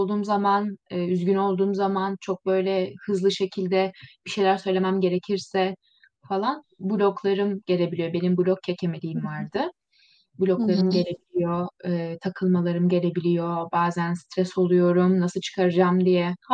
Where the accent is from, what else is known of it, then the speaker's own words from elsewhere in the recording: Istanbul, Turkey; 22 yaşındayım. Türk-Alman Üniversitesi Hukuk Fakültesi öğrencisiyim. İkinci sınıfım şu anda. Doğma büyüme İstanbulluyum.